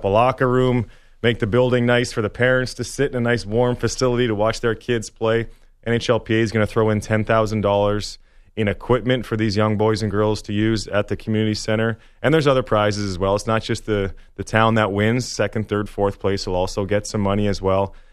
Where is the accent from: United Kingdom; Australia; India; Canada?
Canada; now in United States; I sent them up to my hometown in Canada. My mom's got them all posted around the house telling everybody about how beautiful I am.